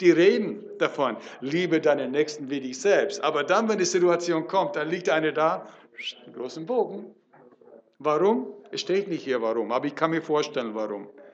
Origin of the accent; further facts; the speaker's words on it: California, United States; German is a second language; Ich komme aus Amerika, Kalifornien.